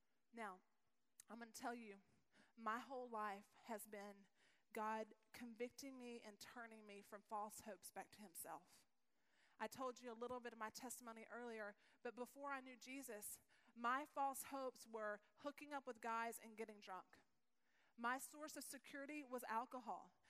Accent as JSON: {"language": "English", "region": "Texas", "country": "United States", "said": "Because I'm from Texas, and there's always a horse involved in the rescue, okay?"}